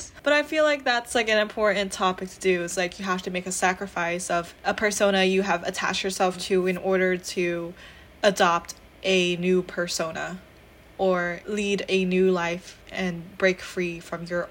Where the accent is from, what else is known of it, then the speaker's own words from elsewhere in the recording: Phnom Penh, Cambodia; English is a second language; moved away as an adult; now in United States; For context, I was, born and raised in Phnom Penh, right? So I have never lived in any other country until I moved to America for college.